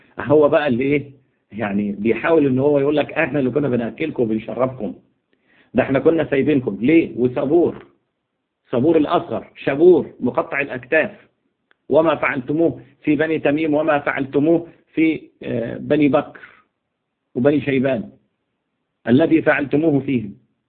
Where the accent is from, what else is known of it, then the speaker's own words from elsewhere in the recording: Egypt; احنا عندنا في مصر هنا الشيخه ام خديجه